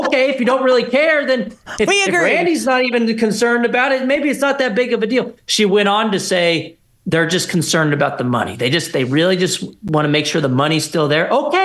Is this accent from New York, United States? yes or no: no; Texas, United States; My home state of Texas has 76 co-sponsors on our House bill to go all in too.